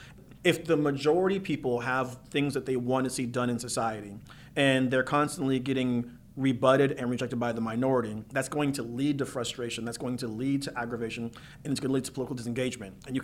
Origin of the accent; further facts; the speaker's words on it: Washington, United States; So like I'm from Pierce County.